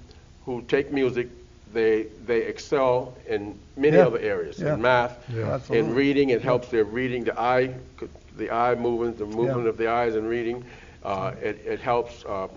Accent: New Orleans, Louisiana, United States; now in Boston, United States; But like when I grew up in New Orleans, we had music. Every high school had at least a marching band, a jazz band, and a concert band

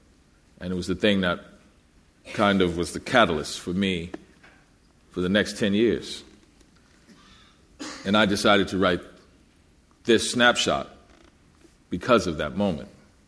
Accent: New Orleans, Louisiana, United States; I'm from New Orleans, so I definitely want to do it there.

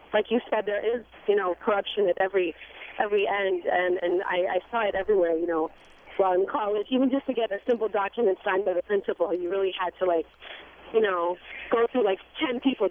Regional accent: United States; I just wanted to share, I was born and raised in the States, and growing up in the 80s, we never went to Pakistan because of the political situation.

